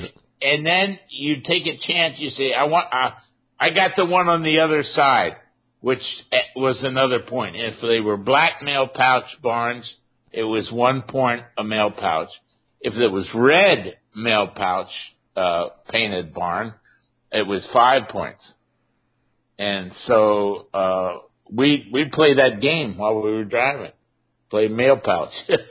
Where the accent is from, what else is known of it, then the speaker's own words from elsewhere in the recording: Hamilton, Ohio, United States; Yes, my mom remarried and moved to Ohio.